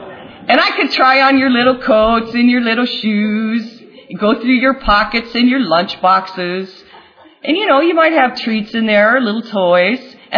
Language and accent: English; Midwest, United States; Anyway, I'm originally from the Midwest, which I would have told you was a good reason to have a drink.